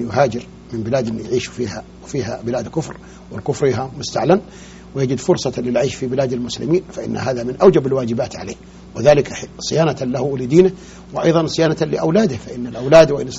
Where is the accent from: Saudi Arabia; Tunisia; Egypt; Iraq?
Saudi Arabia; ليس في بلادنا السعودية وليس في البلاد العربية